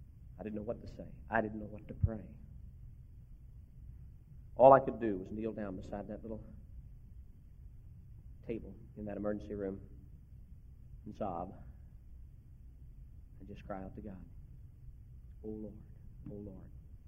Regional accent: Kentucky, United States; I was raised in Northern Kentucky.

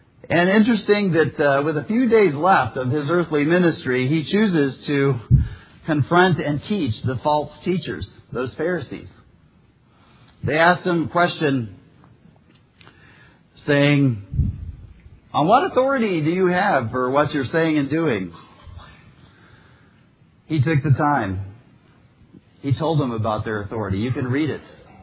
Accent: Texas, United States; We had kind of wild chickens when I was a kid growing up in Texas.

